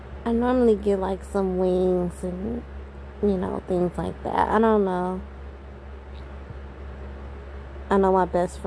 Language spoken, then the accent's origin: English; Cincinnati, Ohio, United States; you now know that I'm from Cincinnati, Ohio.